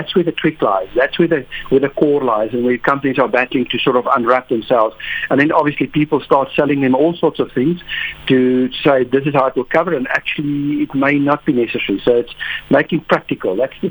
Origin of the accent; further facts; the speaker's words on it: George, Western Cape, South Africa